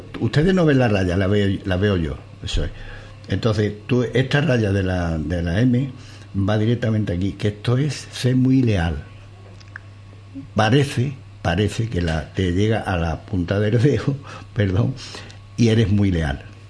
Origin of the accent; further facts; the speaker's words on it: Jerez de la Frontera, Andalusia, Spain; Anda, yo soy de Jerez.